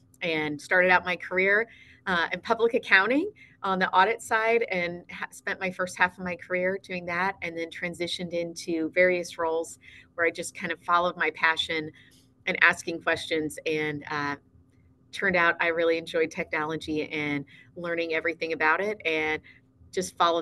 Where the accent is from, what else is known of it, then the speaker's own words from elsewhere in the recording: Des Moines, Iowa, United States; Well, I grew up in Des Moines, Iowa, my entire childhood in the same house with my parents and two siblings.